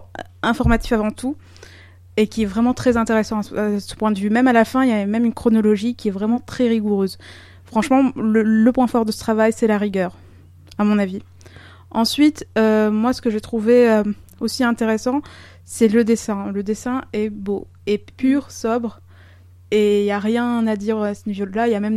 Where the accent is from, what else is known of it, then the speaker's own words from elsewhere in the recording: Tunisia; je suis tunisienne et que j'étais là-bas pendant la Révolution